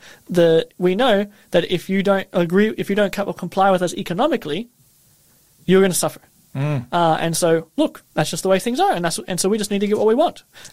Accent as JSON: {"language": "English", "country": "United States", "said": "and certainly, I'm American, by the way."}